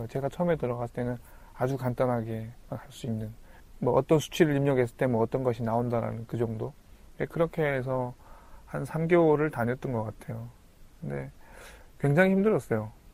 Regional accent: North Korea; now in South Korea; 내가 북한에서 왔다고

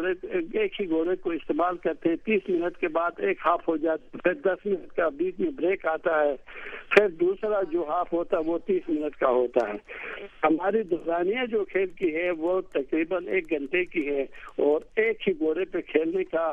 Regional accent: Gilgit, Gilgit-Baltistan, Pakistan; میں گلگت سے تعلق رکھتا ہوں, بچپن سے ہی مجھے بڑا شوق تھا پولو کا

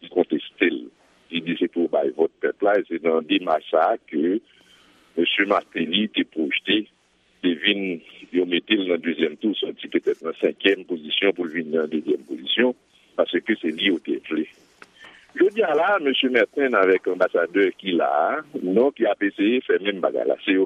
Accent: Haiti; C'est pas le seul fait qu'en tant qu'haïtien, nous pas jamais qu'à choisir de monde qui a des capacités pour produire en quelque sorte une politique

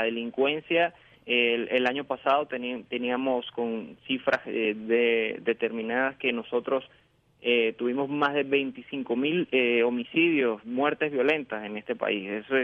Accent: Venezuela; Nosotros como venezolanos queremos una nación en paz

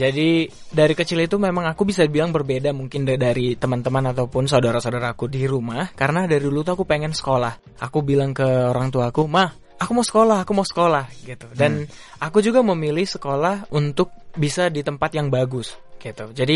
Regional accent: Tanjung Beringin, North Sumatra, Indonesia; Mm-hmm. Saya berasal dari Dusun 3 Desa Barisan Nauli, Tanjung Beringin, Sumatera Utara.

